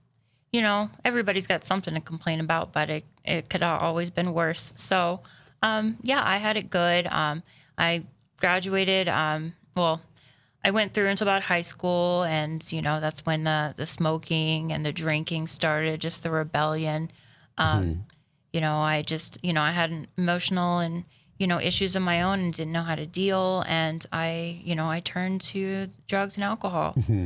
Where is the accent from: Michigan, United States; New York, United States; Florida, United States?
Florida, United States; Ocala; Well, I am originally from Ocala, Florida.